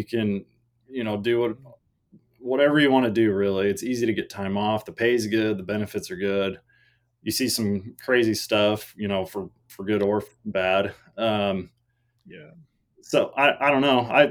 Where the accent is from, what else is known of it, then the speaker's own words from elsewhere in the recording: Mesquite, Nevada, United States; also born or lived in Salt Lake City / St. George; now in Logandale, United States; I live in Logandale. I grew up in Mesquite.